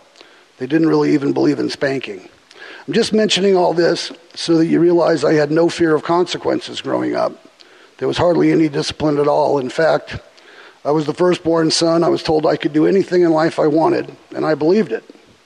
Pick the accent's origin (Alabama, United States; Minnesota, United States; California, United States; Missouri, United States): California, United States; born there